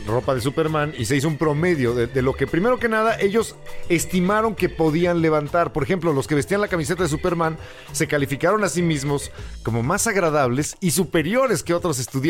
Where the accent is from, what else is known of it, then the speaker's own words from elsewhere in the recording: Mexico; soy mexicano